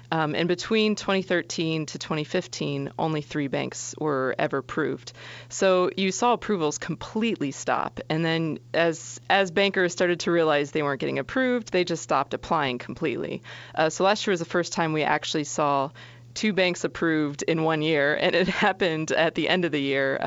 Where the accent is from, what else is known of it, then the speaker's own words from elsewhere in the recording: Florida, United States; I mean, even where I grew up in Florida, the banks that I used to talk to there as a reporter are down to at least half at this point.